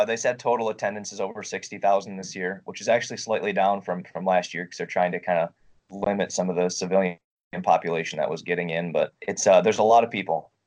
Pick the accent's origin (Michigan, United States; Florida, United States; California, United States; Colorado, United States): Colorado, United States; The only caveat to that is it's actually illegal in a couple of states, my home state of Colorado being one of those.